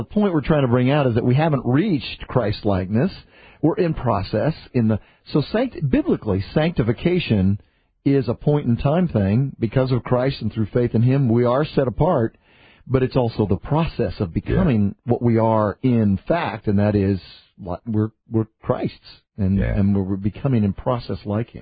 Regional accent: California, United States; In California? Or I'm from California.

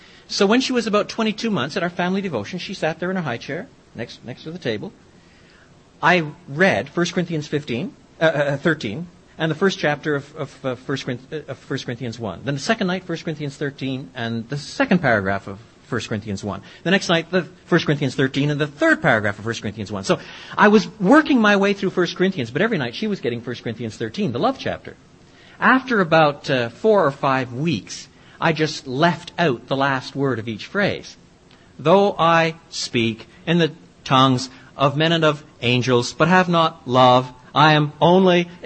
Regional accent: French Canada, Canada; I was brought up in French Canada

